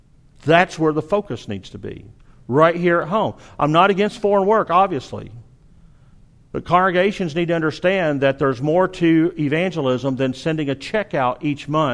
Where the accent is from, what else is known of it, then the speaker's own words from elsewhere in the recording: Arkansas, United States; accent: southern; People ask me, well, what part of Texas are you from? Well, I'm not far from Texas. I grew up in Arkansas, just up the road. But this kid picked up on my accent